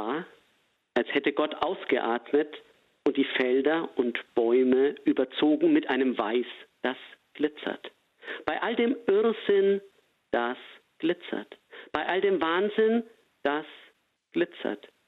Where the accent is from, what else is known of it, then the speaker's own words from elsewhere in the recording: Bavaria, Germany; accent: Franconian, rolled R; aus meiner alten Heimat, vielleicht hört man es ein bisschen, ich bin Franke mit rollendem R